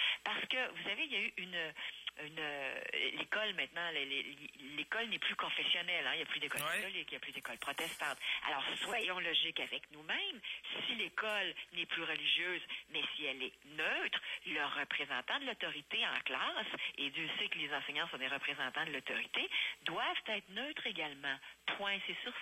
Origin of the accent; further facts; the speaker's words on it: Quebec, Canada; vous et moi, on est Québécois tous les deux.